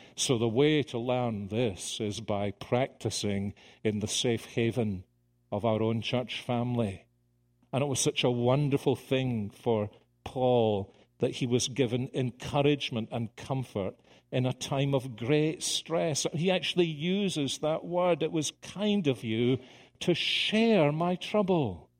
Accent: Scotland, United Kingdom; You know, I'm Scottish, I hate people giving me things.

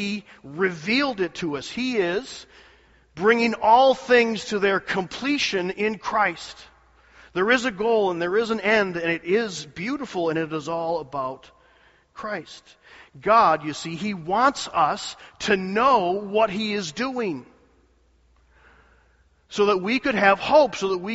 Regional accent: Michigan, United States; I call it maize because I'm from Michigan, maize and blue.

